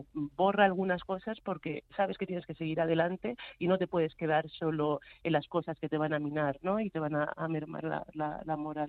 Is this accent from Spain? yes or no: yes; Madrid, Community of Madrid, Spain; he nacido en Madrid, mis padres son de lo que es ahora Guinea Ecuatorial, de Malabo, y a mí, bueno, pues yo me considero que soy española, estoy encantada, ¿no?, y muy orgullosa de ser negra, de ser afro